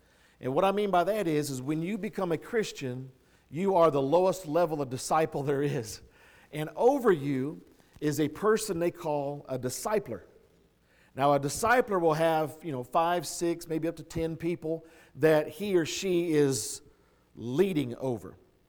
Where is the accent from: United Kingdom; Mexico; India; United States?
United States; Kansas; we'd gone back home to Kansas. Yes, I'm from Kansas. I'm a plain person, as you can tell.